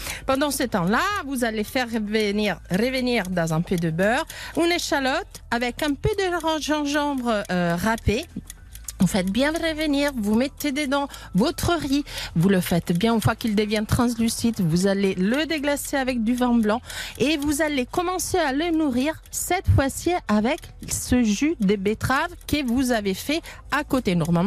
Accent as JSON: {"language": "French", "country": "Italy", "said": "vous savez, je suis italienne."}